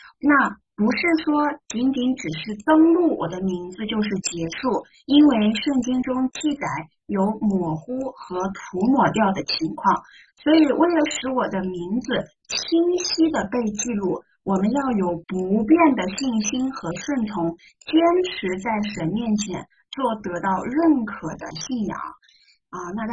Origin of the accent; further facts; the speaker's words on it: China; 我们现在我们都是中国的合法公民是吧？我们拥有中华人民共和国的这样的公民的身份